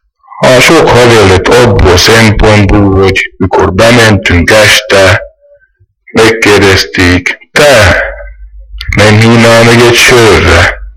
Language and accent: Hungarian; Veľký Lég, Trnava Region, Slovakia; 22 éves. Itt születtem nagy légén, itt is nyíltem föl, itt jártam iskolába.